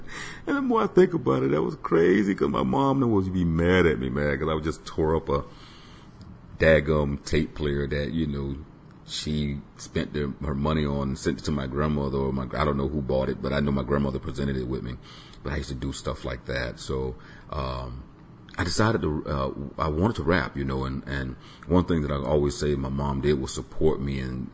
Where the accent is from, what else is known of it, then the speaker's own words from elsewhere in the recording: Tampa, Florida, United States; born there; I was born on Davis Island, which is within Tampa, Florida.